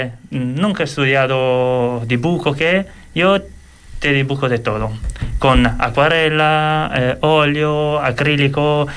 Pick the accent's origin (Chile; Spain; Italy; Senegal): Italy; Yo soy italiano, vivo aquí desde